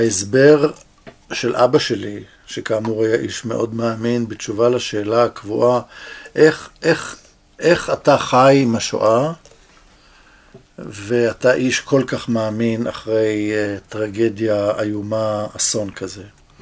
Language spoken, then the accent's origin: Hebrew; Jerusalem, Jerusalem District, Israel; אנחנו נולדנו באותו רחוב בירושלים, וגדלנו באותה תרבות, ושירתנו באותו מקום בצבא.